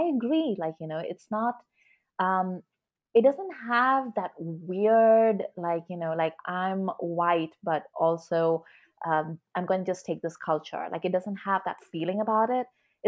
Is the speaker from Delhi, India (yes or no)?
yes; Delhi, India; And I'm from Delhi. Like, I grew up in Delhi.